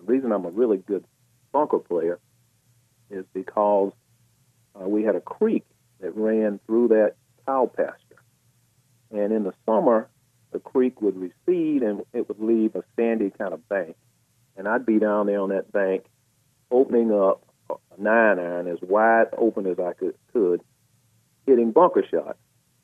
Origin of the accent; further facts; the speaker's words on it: Arden, North Carolina, United States; And I grew up in Arden in the country.